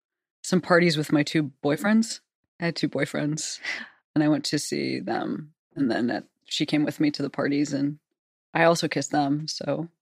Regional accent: Illinois, United States; I was raised outside Chicago.

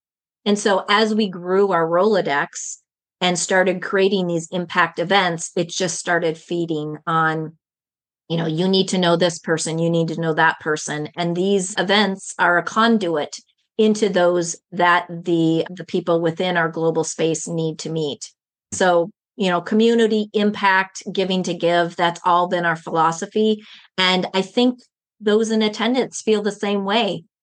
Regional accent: Minnesota, United States; whether you live in California or Minnesota, because I'm originally from Minnesota

